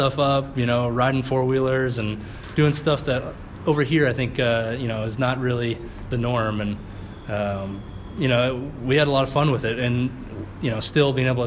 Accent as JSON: {"language": "English", "country": "Canada", "tie": "born or raised there", "said": "I think growing up in Canada and just the hockey mentality"}